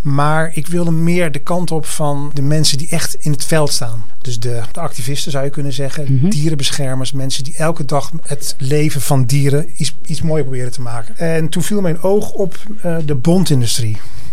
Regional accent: Ede, Gelderland, Netherlands; En dat komt omdat ik kom uit Ede.

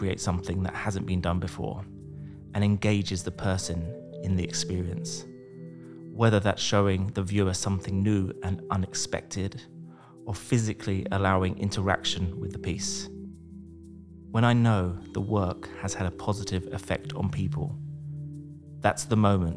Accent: London, United Kingdom; I'm a designer from London.

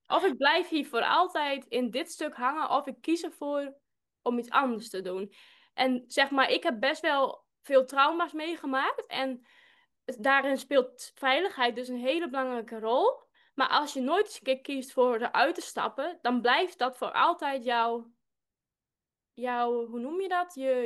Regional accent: Friesland, Netherlands; Ik ben 29, bijna 30. ik kom uit Friesland. Zal je misschien ook wel horen.

